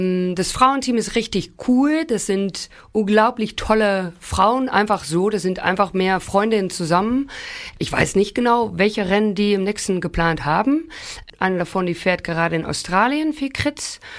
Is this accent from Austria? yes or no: no; Netherlands; German is a second language; Ich komme ja aus den Niederlanden, ich bin auch eine sehr niederländische Person.